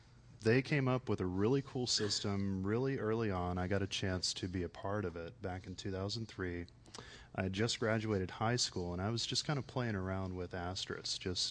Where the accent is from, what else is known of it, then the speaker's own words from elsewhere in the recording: West Coast, United States; But I'm from the West Coast, and I generally attend DEF CON. I'm not really New York side.